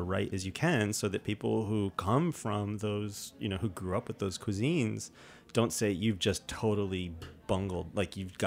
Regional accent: New York City, New York, United States; growing up in New York City, where it's obviously a global city and there are restaurants of all kinds

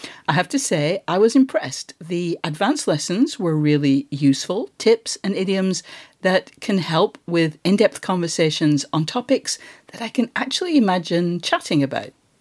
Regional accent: United States; now in United Kingdom; So I do live in Britain, but I still work in America, and I'm American very much in my work habits.

